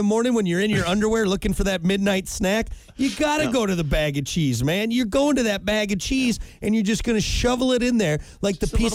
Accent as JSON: {"language": "English", "region": "Wisconsin", "country": "United States", "said": "Well, I'm being from Wisconsin. I have to. There's people from Wisconsin that come check on you to make sure you have enough cheese in your fridge."}